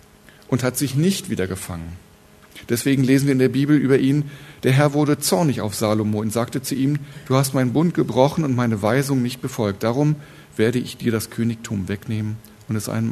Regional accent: Bielefeld, North Rhine-Westphalia, Germany; Ich komme aus Bielefeld, bin wie gesagt Fußballfan.

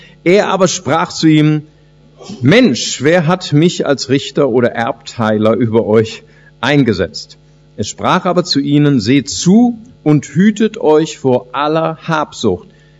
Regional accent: Germany; also born or lived in Brazil; Ich bin ja geboren in Brasilien, bin dann als kleines Kind nach Deutschland gekommen.

